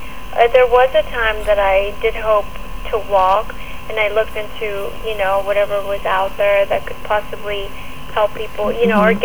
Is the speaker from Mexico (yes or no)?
yes; Mexico; because I grew up in Mexico, I was born and raised there.